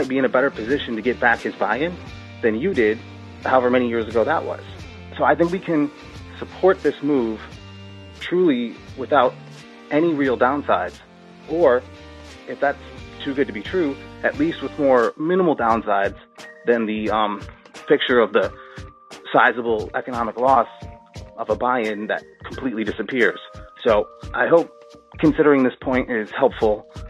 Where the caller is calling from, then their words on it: Baltimore, Maryland, United States; I'm calling from Baltimore.